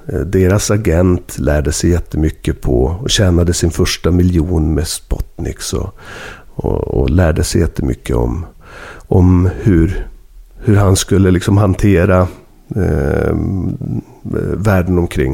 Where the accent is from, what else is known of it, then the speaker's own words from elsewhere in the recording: Norrbotten County, Sweden; mera tallhedar och granskog som är där uppe i Norrbotten där jag kommer ifrån.